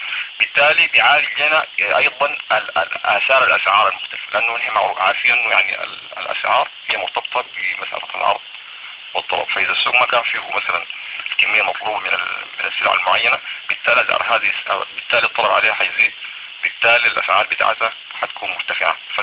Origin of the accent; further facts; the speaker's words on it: Sudan; الإنتاج الزراعي النباتي عندنا في السودان